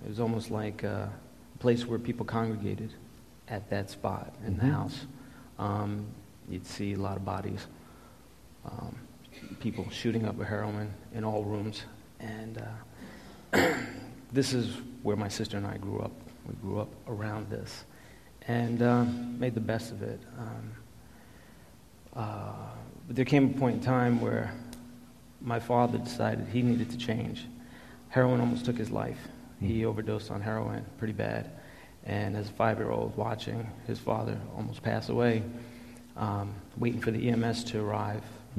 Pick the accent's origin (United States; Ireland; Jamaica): United States; Queens, New York; I was born in 1967 in Queens to a young mother, a teenage mom, and dad. And I had an older sister, 14 months old. And life in Queens, I lived there for 6 years. It was pretty rough.